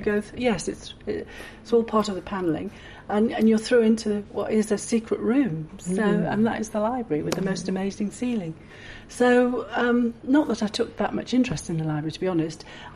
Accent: Leeds, Yorkshire and the Humber, United Kingdom; now in Dorset, United Kingdom; I was born in Leeds in 1944 and lived there for 20 years.

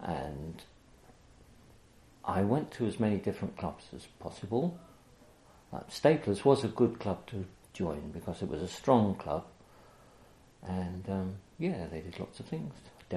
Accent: Carlin Howe, North East England, United Kingdom; born there; was born in an air raid in 1941. I was born in North Yorkshire, next to an iron and steelworks, so the Germans were aiming for that.

